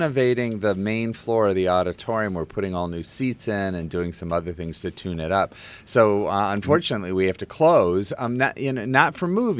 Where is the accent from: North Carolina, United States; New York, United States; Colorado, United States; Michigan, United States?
Michigan, United States; Ann Arbor; So, yeah, I grew up in Ann Arbor, so I grew up with the art fair, and I love it.